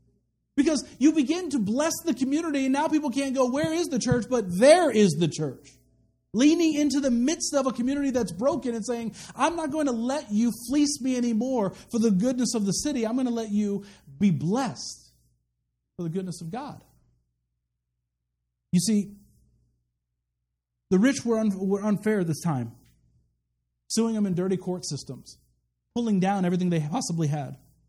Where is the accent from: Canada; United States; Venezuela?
United States; Kansas; I come from Kansas. I know what it's like out there.